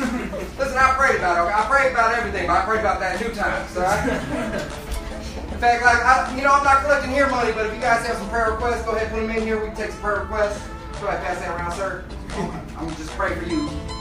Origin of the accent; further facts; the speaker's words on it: the South, United States; I know I'm from the South.